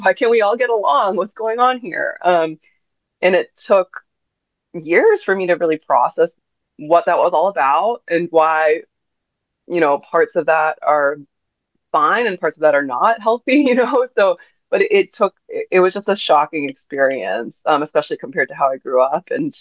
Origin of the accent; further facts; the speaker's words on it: Iowa City, Iowa, United States; So I grew up in Iowa City, which probably wasn't quite as small of a town, but it was still a small town.